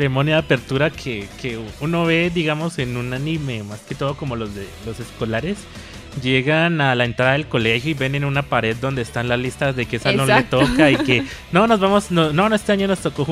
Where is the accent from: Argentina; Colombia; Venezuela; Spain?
Colombia; los colombianos podríamos lograrlo fácilmente